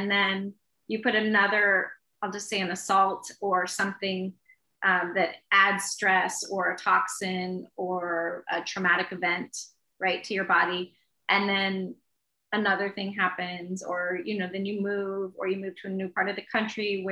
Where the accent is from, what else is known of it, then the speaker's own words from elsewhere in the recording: Texas, United States; Like I grew up in Texas, initially in the basement, flooded all the time.